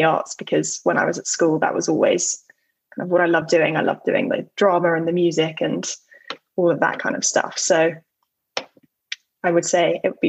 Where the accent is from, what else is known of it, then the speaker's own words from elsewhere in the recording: London, United Kingdom; I grew up in London with my mom, my dad, and my little sister.